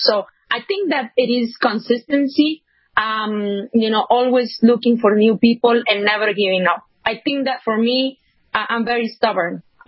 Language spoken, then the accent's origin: English; Mexico; I'm from Mexico. I'm currently living in Mexico as well, and it is kind of freezing here also